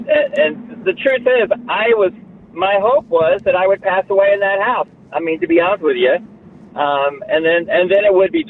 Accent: Prairie Village, Kansas, United States; I grew up in Prairie Village. My parents passed away, and I had an empty house sitting in Prairie Village, so I moved back into my old house

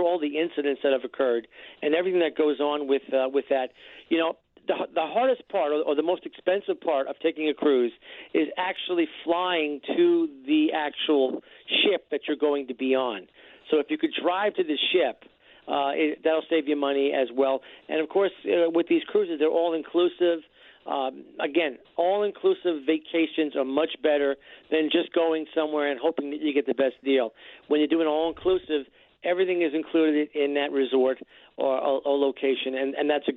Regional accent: New York, United States; I'm from the New York area.

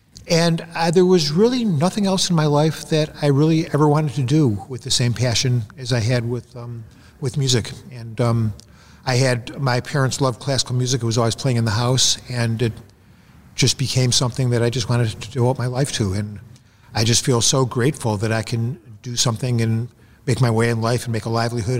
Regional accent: Detroit, Michigan, United States; I grew up in Detroit

